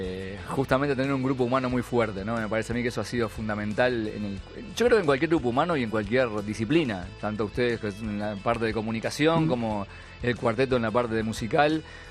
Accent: Uruguay; Que igual Uruguay, somos muy pocos uruguayos en el mundo, somos un barrio de Madrid en total

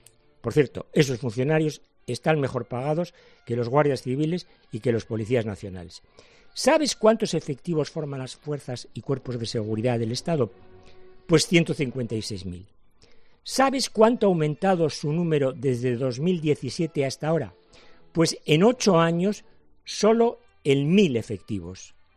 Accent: Basque Country, Spain; Cuando yo voy a mi tierra, que lo hago de vez en cuando, es que no veo ni uno, ni por casualidad.

